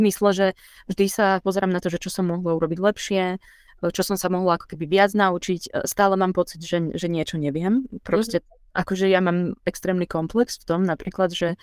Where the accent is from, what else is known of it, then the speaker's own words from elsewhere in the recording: Klenovec, Banská Bystrica Region, Slovakia; odkiaľ pochádzam z Klenovca, tak tu realizujem stavbu, staviam zrub a ja sa nachádzam teda na samote teraz